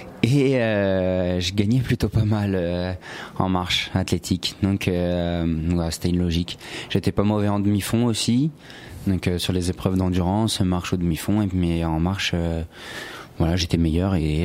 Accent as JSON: {"language": "French", "town": "Bobigny", "region": "Île-de-France", "country": "France", "tie": "born or raised there", "also_born_or_lived": "Paris", "said": "Je suis né à Paris et après j'ai vécu une partie de mon enfance à Bobigny."}